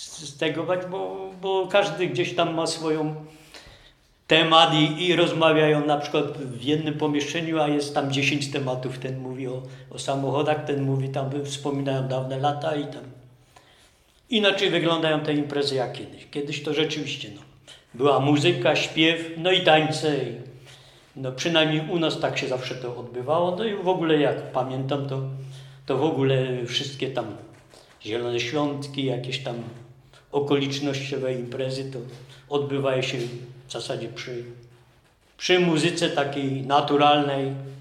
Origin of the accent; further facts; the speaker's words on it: Dzielec, Lesser Poland, Poland; now in Sułkowice, Poland; Pochodzę w ogóle z Dzielca, z przysiółka Zdzielec, kiedyś nie było ulic tylko. No i to są moje rodzinne strony.